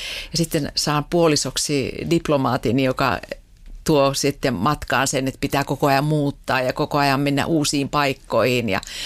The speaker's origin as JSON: {"language": "Finnish", "town": "Viitasaari", "region": "Central Finland", "country": "Finland", "tie": "born or raised there", "also_born_or_lived": "Perho", "said": "me ollaan Viitasaarelta molemmat. Mäkään en ole syntyperäinen viitasaarelainen. Mä olen syntynyt Perhossa Keski-Pohjanmaalla, mutta 2-vuotiaana mun vanhemmat muutti Viitasaarelle."}